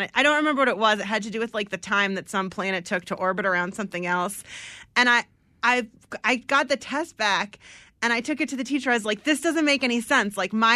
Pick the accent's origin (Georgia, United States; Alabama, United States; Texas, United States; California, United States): California, United States; I grew up in the East Bay in California, so we were really surrounded by immigrants.